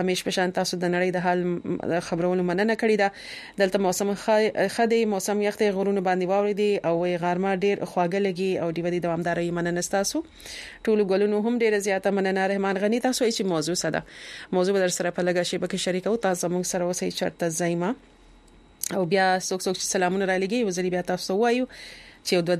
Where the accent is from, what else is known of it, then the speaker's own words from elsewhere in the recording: Khyber Pakhtunkhwa, Pakistan; زه د وزیرستان يم